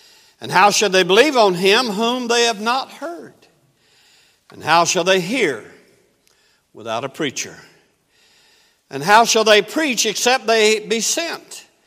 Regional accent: the South, United States; Of course, you all know that I'm from the South. My speech bewrayeth me, okay?

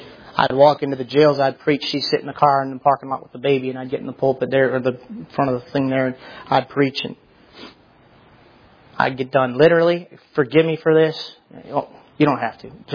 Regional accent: Michigan, United States; They're all from Ohio anyways. I'm from Michigan.

